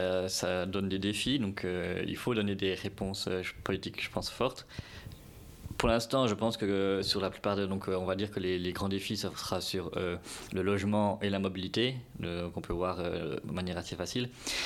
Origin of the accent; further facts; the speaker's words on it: Jura, Switzerland; moi je suis originaire du Jura